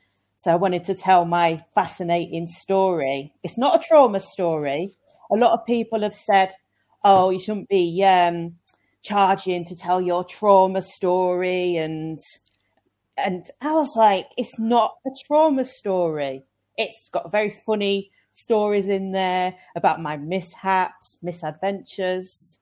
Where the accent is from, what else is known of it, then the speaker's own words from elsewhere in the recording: Grimsby, Yorkshire and the Humber, United Kingdom; also born or lived in London; I'm from Grimsby. Grimsby is in the northeast, so it's pretty cold at the moment. I used to live in London, so it's a little bit warmer there.